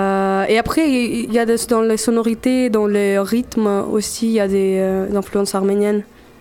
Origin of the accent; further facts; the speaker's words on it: Belarus; French is a second language; moi je parle russe, puisque j'ai grandi à Biélorussie.